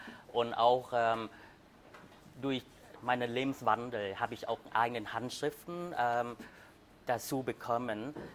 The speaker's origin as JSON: {"language": "German", "country": "Vietnam", "said": "Ich komme aus dem Süden, da wird ein bisschen würziger und schärfer auch zubereitet."}